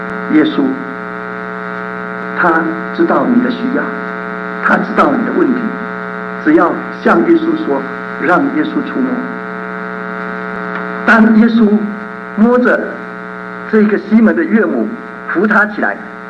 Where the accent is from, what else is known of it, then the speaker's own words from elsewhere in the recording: Tainan, Taiwan; 我成长在台湾的一个比较南部的地方，在台南，那里面里面有口碑，又比较偏僻的地方